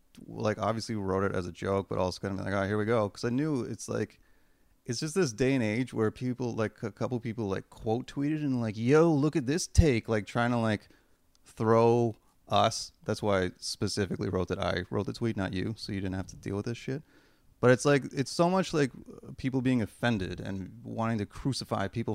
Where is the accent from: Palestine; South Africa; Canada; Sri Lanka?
Canada; because I'm fucking Canadian.